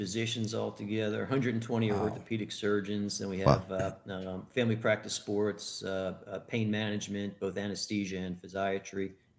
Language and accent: English; New Hyde Park, New York, United States; Well, I was born and raised in New Hyde Park, New York, which is on Long Island, and went to college and med school down at Emory University in Atlanta.